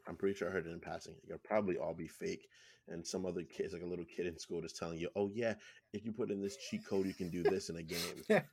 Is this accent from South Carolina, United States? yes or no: no; New York, United States; being a New Yorker, it reminds me a lot of New York.